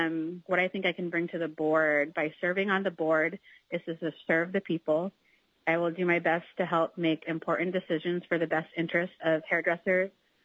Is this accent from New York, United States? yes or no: no; Cosby, Alaska, United States; now in Anchorage, United States; I am from Cosby, Alaska, and currently reside in Anchorage.